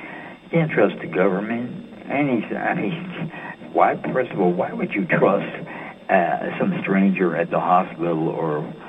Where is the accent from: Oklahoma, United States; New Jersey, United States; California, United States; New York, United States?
New York, United States; New York City; Hey, you know, I'm from New York City. That's my senator.